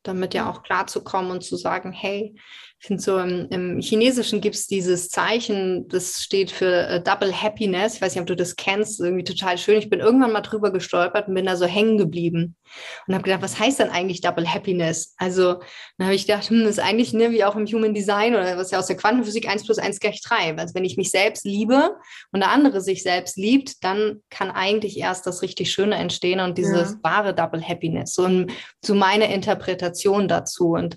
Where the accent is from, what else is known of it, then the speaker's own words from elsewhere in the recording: East Germany, Germany; ich komme ja auch aus dem Osten